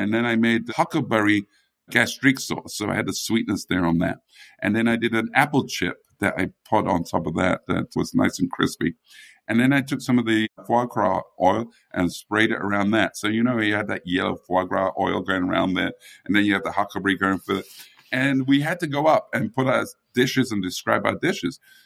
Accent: England, United Kingdom; Even though I grew up in England, I didn't grow up with baked beans on toast, even though I had it. But I grew up in a Caribbean house, a Jamaican house

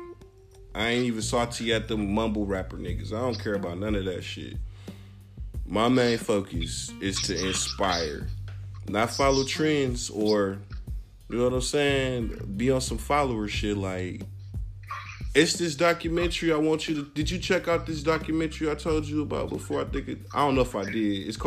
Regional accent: Milwaukee, Wisconsin, United States; I was like, where you from? I was like, I'm from Milwaukee. I was like, man, you sound like you from Cali.

